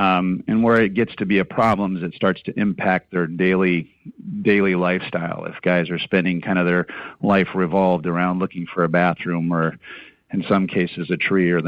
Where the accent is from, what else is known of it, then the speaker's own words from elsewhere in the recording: Chicago, Illinois, United States; now in Galena, United States; Well, it's one of the main reasons that I come from the Chicago area, is that it really is a unique experience here.